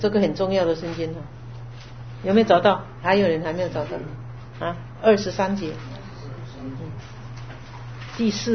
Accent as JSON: {"language": "Chinese", "country": "China", "said": "我们中国人最喜欢讲这个死字哈"}